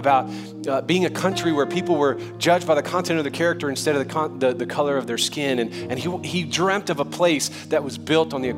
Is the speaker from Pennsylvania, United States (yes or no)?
no; New Orleans, Louisiana, United States; I'm from New Orleans originally, and racial diversity has always been a part of my narrative, my story.